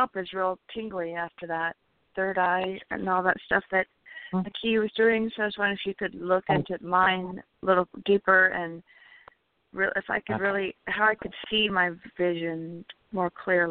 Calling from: California, United States; from California.

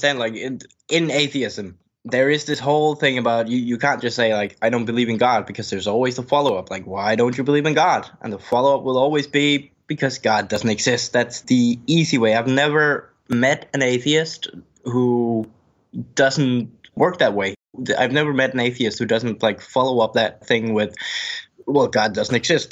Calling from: Denmark; From Denmark.

